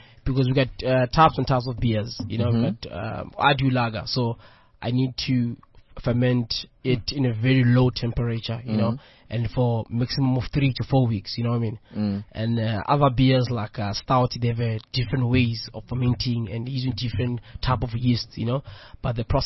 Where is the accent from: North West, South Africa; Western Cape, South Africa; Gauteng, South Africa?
Gauteng, South Africa; Tembisa; I'm from Tembisa. I'm a brewer.